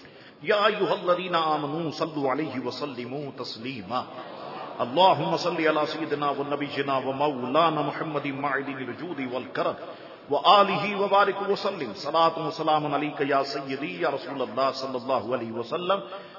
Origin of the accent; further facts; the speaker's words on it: Karachi, Sindh, Pakistan; میرا شہر کراچی جس طرح پہلے تھا مولا اس کو ویسے ہی بنا دے.